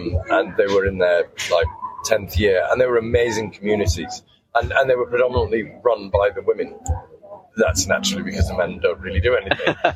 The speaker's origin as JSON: {"language": "English", "country": "Sierra Leone", "tie": "born there", "also_born_or_lived": "West Africa", "said": "Yeah, I was born in Sierra Leone."}